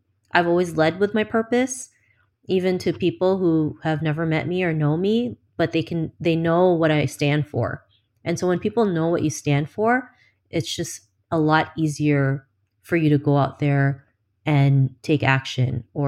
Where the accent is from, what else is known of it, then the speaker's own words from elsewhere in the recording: Toronto, Ontario, Canada; I didn't want current and future generations to go through what I went through growing up in Toronto.